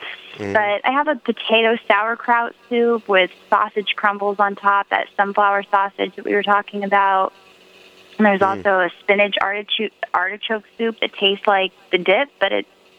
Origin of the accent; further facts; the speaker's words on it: the South, United States; I'm from the South. I can't go vegan. I'm from the South. We don't do vegan in the South.